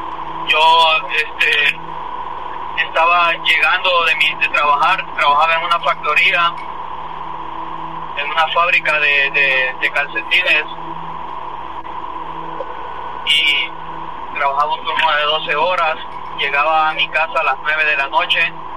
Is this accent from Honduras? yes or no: yes; Honduras; now in New York, United States; Me llamo desde el estado de Nueva York, pero soy originario de Honduras.